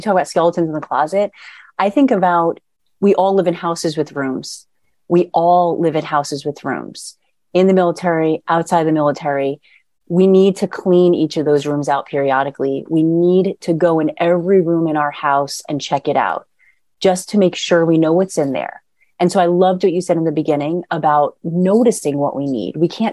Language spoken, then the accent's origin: English; New York, United States; Hey, I'm a New Yorker.